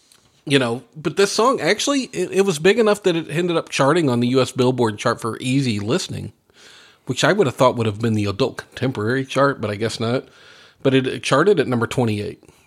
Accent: St. Louis, Missouri, United States; my Cardinals, you know, I'm from St. Louis, you know, we love our Cardinal baseball there.

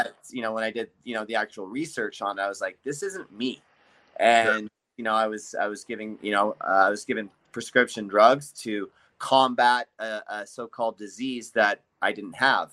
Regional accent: North Vancouver, British Columbia, Canada; I grew up in North Vancouver, BC

